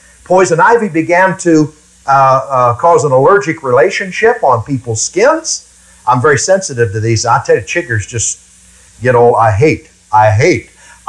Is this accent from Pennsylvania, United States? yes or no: yes; Pennsylvania, United States; I came down here from Pennsylvania, and we don't have chiggers up there.